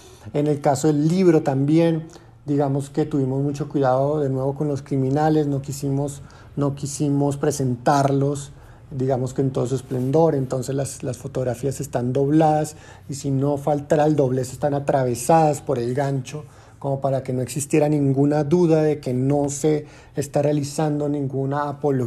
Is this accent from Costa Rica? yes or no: no; Colombia; siendo colombiano, tengo un nivel de conciencia de lo que significan estos personajes